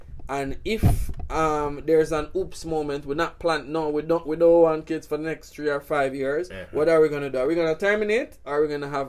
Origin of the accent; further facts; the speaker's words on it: Jamaica; I come from Jamaica